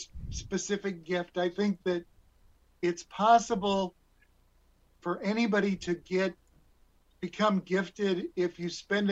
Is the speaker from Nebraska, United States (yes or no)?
yes; Nebraska, United States; My father had gone to graduate school in Boston, and I was from Nebraska. And so we had traveled across the country.